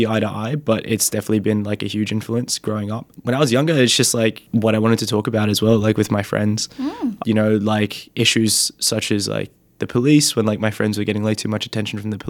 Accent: Bankstown, New South Wales, Australia; Growing up in Bankstown, like, you're growing up in, like, I guess, multicultural parts of Sydney.

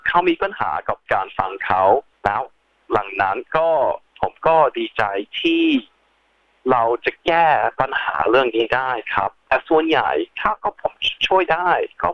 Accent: Australia; ผมเป็นคนออสเตรเลียจริงๆผมเกิดที่ออสเตรเลีย

